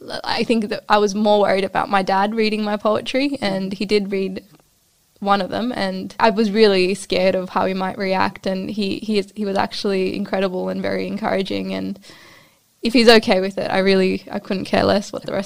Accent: Sydney, New South Wales, Australia; I grew up in Southwest Sydney, and a lot of my friends growing up were Bengali too

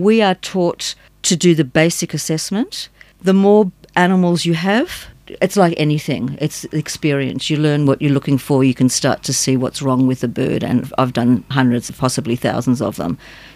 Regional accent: Australia; I'm Australian born and bred

